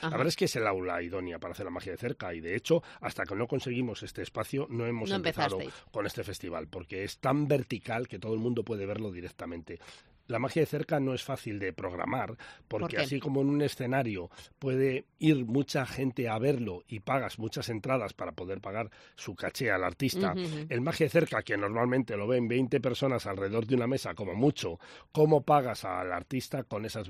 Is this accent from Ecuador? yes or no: no; Valladolid, Castile and León, Spain; a pesar de que yo soy vallisoletano, y quiero muchísimo Valladolid